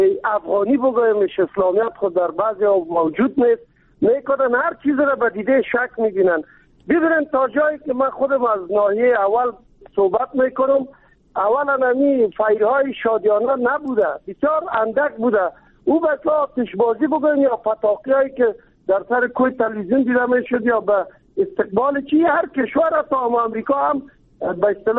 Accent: Kabul, Afghanistan; ما از کابل هستیم

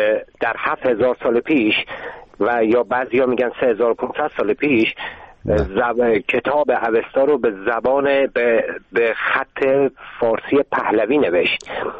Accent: Tehran, Tehran Province, Iran; born there; first language Azerbaijani; Persian is a second language; من خودم توی تهران متولد شدم، تا سن 7 سالگی به طور کامل اصلا فارسی بلد نبودم، چون ما تو خونه هنوز آذری صحبت میکردیم. من پدر مادرم تبریزی هستند.

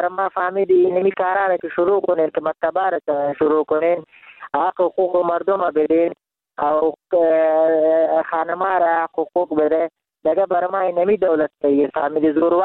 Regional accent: Jalalabad, Nangarhar, Afghanistan; من خودم افغان هستم، من انگرار هستم، من خواهر شهر جلال آباد.

